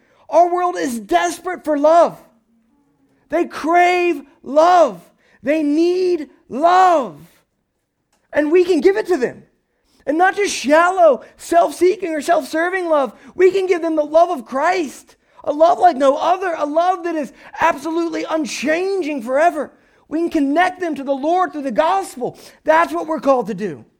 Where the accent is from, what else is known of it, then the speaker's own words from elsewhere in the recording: the South, United States; Like, I'm from the South. I like a gun.